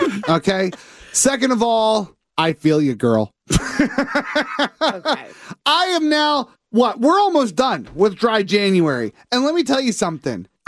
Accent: United States; Because I'm American and this is America.

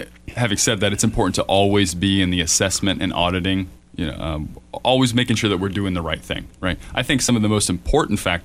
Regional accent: Ocala, Florida, United States; I was born and raised in Ocala. I left for some years. I was in the Navy.

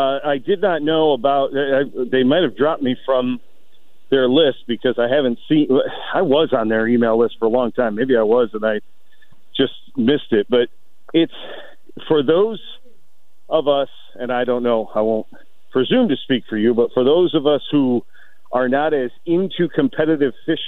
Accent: New York, United States; back when I was a kid in the area where I grew up in New York

